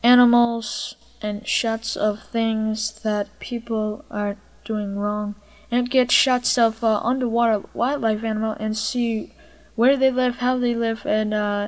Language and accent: English; Riverhead, New York, United States; born there; I was born in 1998, I am 13 years old. I was born in Riverhead.